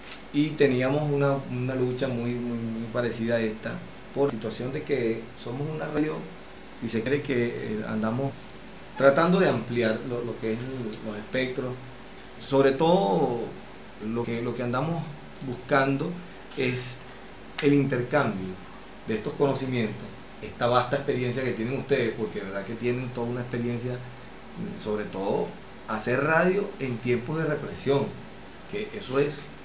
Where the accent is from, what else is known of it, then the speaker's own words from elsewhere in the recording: Delta Amacuro, Venezuela; Yo vengo del estado del Tamacuro